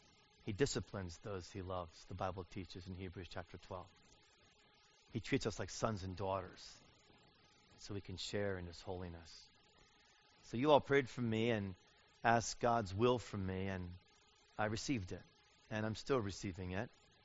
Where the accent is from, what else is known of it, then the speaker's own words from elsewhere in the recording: United States; So I'm afraid I'm just an American.